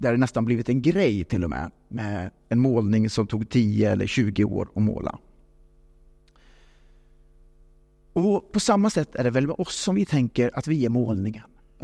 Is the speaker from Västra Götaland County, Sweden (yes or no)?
yes; Lidköping, Västra Götaland County, Sweden; Och han bor kvar i Lidköping där jag växte upp.